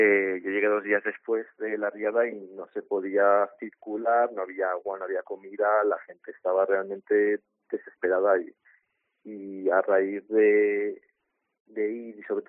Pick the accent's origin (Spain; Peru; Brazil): Spain; Algemesí, Valencian Community; Tengo el problema estas últimas semanas, que mi pueblo fue afectado gravemente por la dana y una riada.